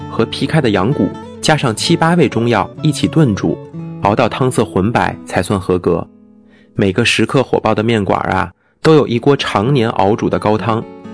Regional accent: Beijing, China; 我虽然从小在北京长大，但跟着老爸回家探亲也尝到了很多河南独有的美味

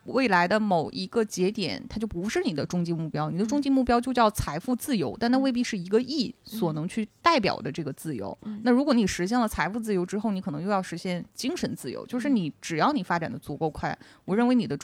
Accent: Northeast China, China; moved away as an adult; now in Shanghai, China; 因为我就是个东北人，我上大学也是在东北上的，所以其实我大学之前的大部分的生活轨迹都是发生在东北。当时去做这个选择，说要离开家这么远到上海来工作

